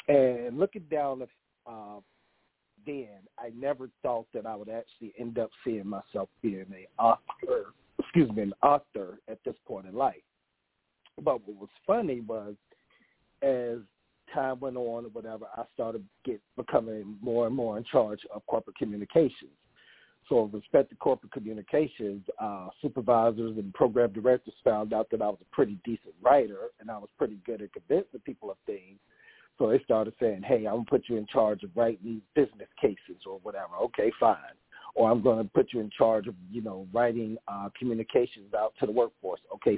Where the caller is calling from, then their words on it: North Carolina, United States; And I'm calling from North Carolina.